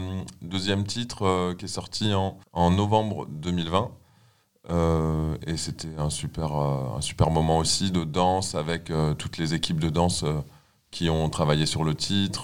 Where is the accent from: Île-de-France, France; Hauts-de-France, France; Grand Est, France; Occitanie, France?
Grand Est, France; Chambray; also born or lived in Nancy; Alors je suis né à Nancy, j'ai vécu dans un petit village qui s'appelle Chambray. Il y a 300 habitants, c'est au fin fond de la Moselle. Et ensuite, j'ai déménagé dans une ville qui s'appelle Morange, pareil, qui est pas très grande